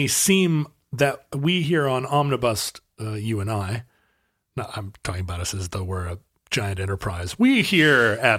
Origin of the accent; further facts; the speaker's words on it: United States; I'm going to be able to tell Pepsi from Coke. I'm an American.